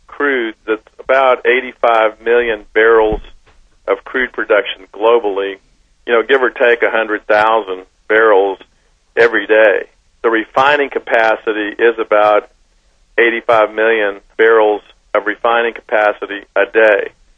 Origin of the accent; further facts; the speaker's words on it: United States; Being an American, we're very innovative people, very creative, and we're going to work our way through this.